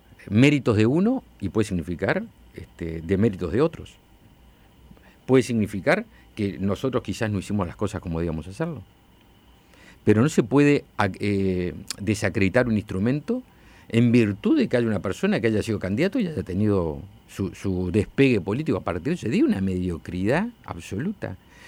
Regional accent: Montevideo, Uruguay; que tenemos origen en Montevideo, que somos de aquí de Montevideo

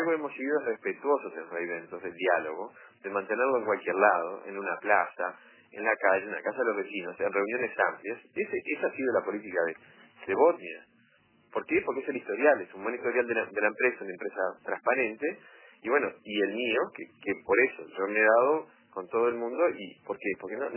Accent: Uruguay; yo como uruguayo

